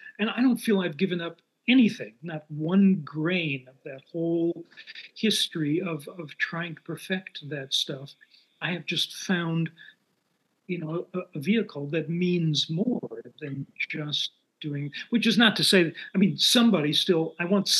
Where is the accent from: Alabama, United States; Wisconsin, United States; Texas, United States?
Wisconsin, United States; Sheboygan; Sheboygan, Wisconsin. A small enough town where in the 60s, you know, I played in rock bands, but also in polka bands.